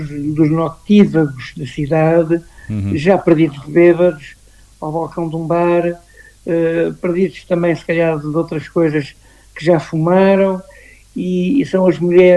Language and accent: Portuguese; Chamusca, Santarém, Portugal; na minha terra natal, na parte antiga da terra, que é a Nossa Senhora do Pranto, que é uma igreja do século XVI, e que tem uma vista esplendorosa. É das vistas mais bonitas do Ribatejo, é o Mirante da Chamusca